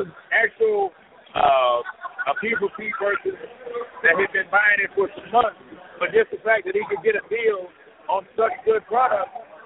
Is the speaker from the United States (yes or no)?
yes; Kankakee, Illinois, United States; I'm from Kankakee, off of Illinois.